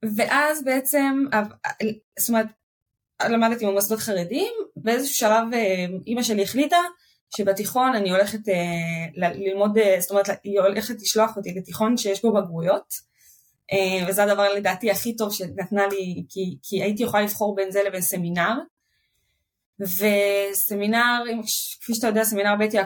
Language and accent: Hebrew; Bnei Brak, Tel Aviv District, Israel; אני גדלתי בכלל בבני ברק, ממש הגעתי מההרדקור החרדי, זה אפילו לא חרדי של ירושלים, זה חרדי של בני ברק